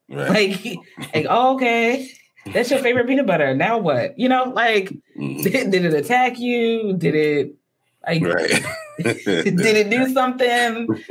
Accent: Baltimore, Maryland, United States; accent: Baltimore; my God, I can only take so many questions about the imagined hardships I must have faced living and growing up in Baltimore. I mean, at the very least, I'm glad that the internet is really obsessed with the Baltimore accent now.

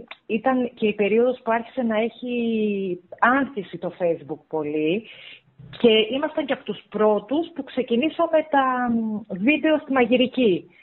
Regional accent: Heraklion, Crete, Greece; επειδή είμαστε από την Κρήτη, από το Ηράκλειο

